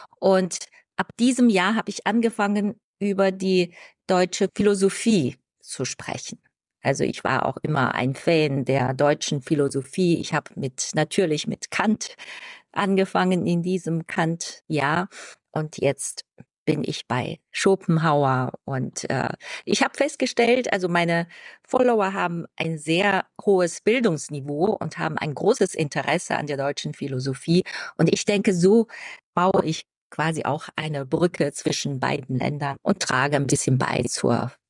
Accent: China; German is a second language; also born or lived in Germany; erstens ist es meine Heimat und ich habe in China auch meine neue Liebe gefunden und ich genieße mein privates Leben hier.

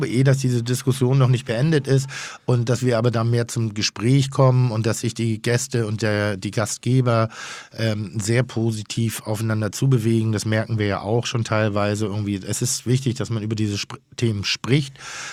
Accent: Schleswig-Holstein, Germany; ich komme ja aus Schleswig-Holstein. Und Schleswig-Holstein ist ein protestantisches Bundesland.

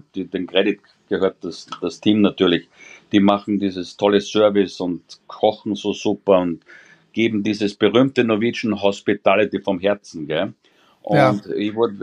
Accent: Austria; ich bin ja Österreicher, ich bin geboren in Österreich und aufgewachsen

